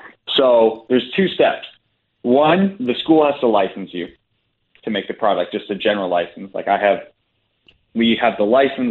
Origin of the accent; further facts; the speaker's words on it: Indiana, United States; I'm from Indiana, grew up massive Hoosiers fan, went to IU, go Hoosier, all that good stuff.